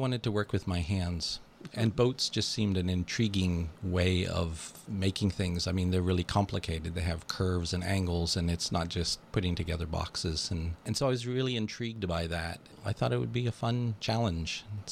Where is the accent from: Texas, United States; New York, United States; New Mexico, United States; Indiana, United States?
New Mexico, United States; also born or lived in East Coast; now in Port Townsend, United States; Well, I was born on the East Coast. Our family moved to New Mexico when I was a teenager, and I spent 20 years there.